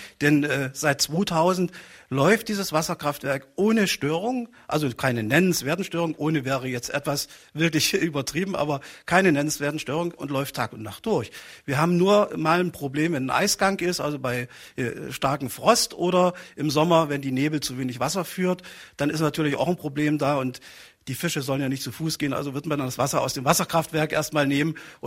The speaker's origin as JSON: {"language": "German", "region": "Saxony", "country": "Germany", "said": "Ich komme selber aus dem Bergland, aus der Oberlausitz"}